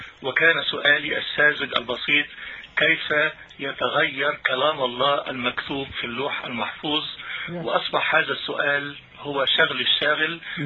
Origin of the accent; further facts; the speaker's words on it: Egypt; born or raised there